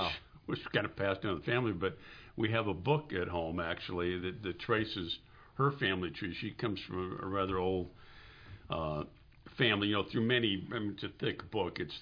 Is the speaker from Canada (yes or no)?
no; Fairbanks, Alaska, United States; I was born here in Fairbanks in 1952 and educated here.